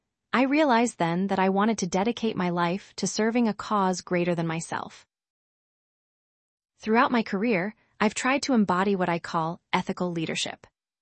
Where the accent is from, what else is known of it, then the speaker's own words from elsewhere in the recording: Yonkers, New York, United States; From my earliest days growing up in Yonkers, New York, I was taught the importance of integrity and standing up for what's right.